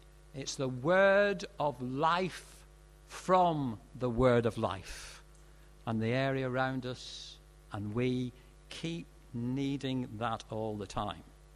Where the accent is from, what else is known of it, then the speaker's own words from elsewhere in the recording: Northern Ireland, United Kingdom; I was brought up in Northern Ireland